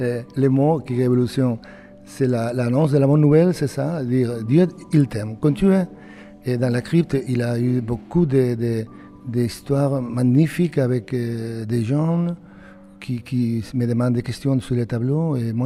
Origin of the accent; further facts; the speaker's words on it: Cullera, Valencian Community, Spain; accent: Spanish; French is a second language; now in Bayonne, France; En fait, moi, je suis de Valencia, Cullera. C'est une région très, très paradisiaque. Et à côté de la mer, de Méditerranée.